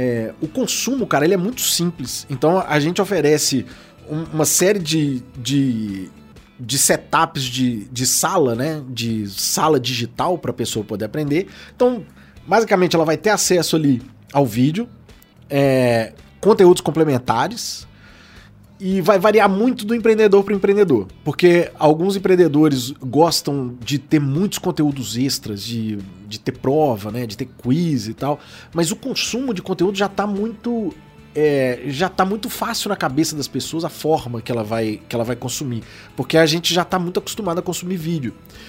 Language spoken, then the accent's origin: Portuguese; Minas Gerais, Brazil; Mas imagina, eu sou mineiro, em Minas Gerais nós temos mais de 800 municípios.